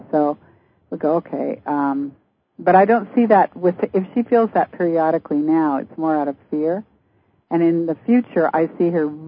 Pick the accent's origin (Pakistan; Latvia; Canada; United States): Canada; who lives some of the time in Canada, my home country, and sometimes in the States.